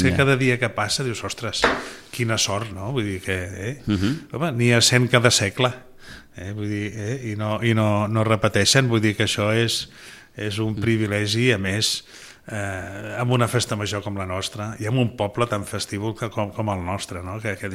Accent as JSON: {"language": "Catalan", "town": "Sitges", "region": "Catalonia", "country": "Spain", "said": "Queixans, que li diuen Sitges 2 perquè som molta gent de Sitges."}